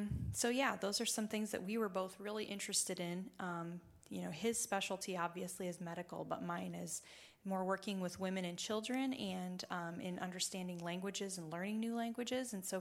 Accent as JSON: {"language": "English", "country": "Brazil", "tie": "born or raised there", "said": "I was born there in Brazil, South America, and as I was growing up"}